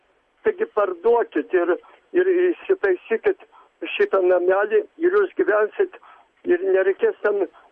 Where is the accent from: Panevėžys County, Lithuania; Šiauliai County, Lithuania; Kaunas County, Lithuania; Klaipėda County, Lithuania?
Kaunas County, Lithuania; Pajieslys; aš iš Pajaslio ir tai, kai mano, tarčiakant, mano tėviškis.